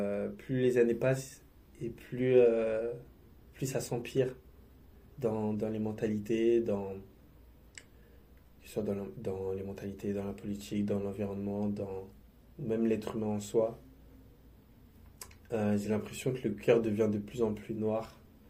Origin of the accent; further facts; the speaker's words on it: Creil, Hauts-de-France, France; j'ai grandi à Creil, je crois que c'est la 8e ville la plus pauvre de France. J'ai vécu pas mal de choses dans cette ville.